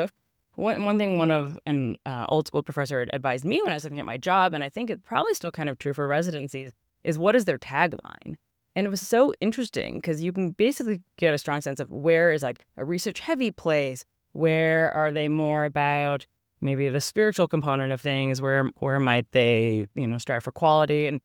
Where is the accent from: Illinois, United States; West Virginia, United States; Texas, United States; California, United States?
Illinois, United States; also born or lived in Massachusetts / New York / Oregon; I grew up in the Chicago suburbs, and then I was at Harvard for my undergraduate, and then I went to Columbia for medical school